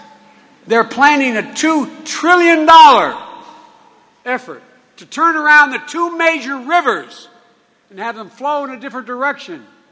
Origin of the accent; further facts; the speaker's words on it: Scranton, Pennsylvania, United States; also born or lived in Claymont; a little steel town I moved to from Scranton, Pennsylvania, called Claymont.